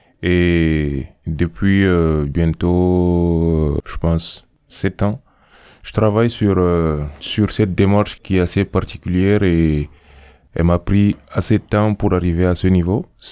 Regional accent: N'Djamena, Chad; Je viens du Tchad, précisément de N'Djamena, où j'habite pratiquement.

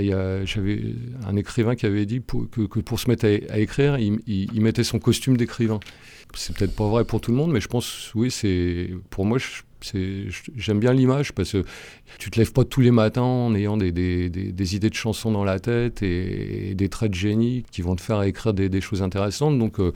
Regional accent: Paris, Île-de-France, France; born there; now in Toulouse, France; ça fait un certain temps que j'habite dans la région maintenant. Bon, je suis né à Paris, j'ai vécu à droite à gauche pendant pas mal de temps. Et j'ai atterri à Toulouse il y a pas loin d'une vingtaine d'années maintenant.

